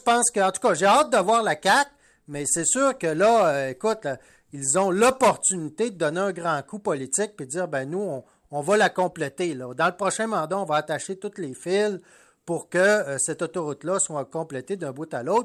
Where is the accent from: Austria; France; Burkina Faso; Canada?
Canada; Saguenay, Quebec; Moi, je sais que je suis tannant avec ça, mais je viens du Saguenay.